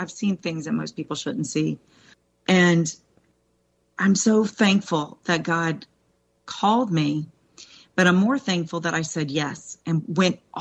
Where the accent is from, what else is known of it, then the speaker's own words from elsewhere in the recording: Florida, United States; I was born and bred in Florida, but my daddy's from Kentucky